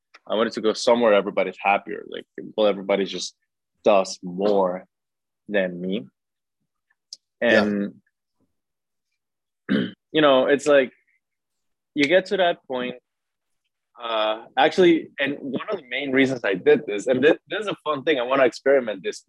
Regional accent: Guatemala; English is a second language; now in Austin, United States; So the reason why I came to Austin from Guatemala is that I wanted like better competition.

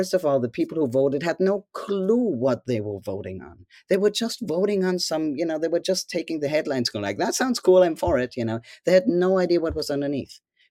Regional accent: Germany; growing up in Germany, as I know you did

